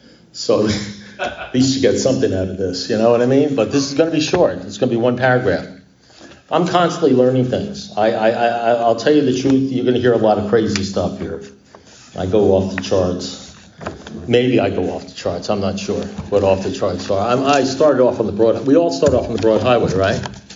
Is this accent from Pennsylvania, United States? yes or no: no; Miami, Florida, United States; I said, yeah, because I come from Miami.